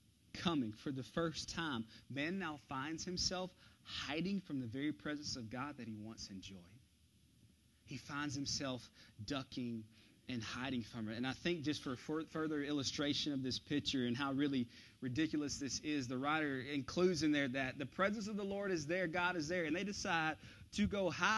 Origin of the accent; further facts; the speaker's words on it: Carrollton, United States; We had a lot of land, and we had four-wheelers growing up in Carrollton